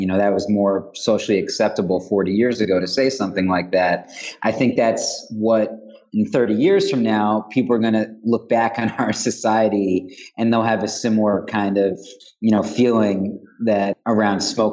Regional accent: New York, United States; and you know, I'm a New Yorker, so it's especially palpable here.

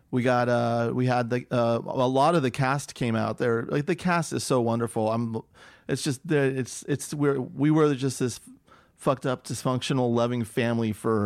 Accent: Millbrae, California, United States; Millbrae, right by San Francisco Airport.

